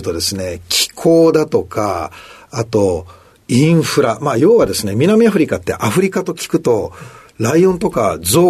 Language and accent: Japanese; Tokyo, Japan; 出身は東京都です。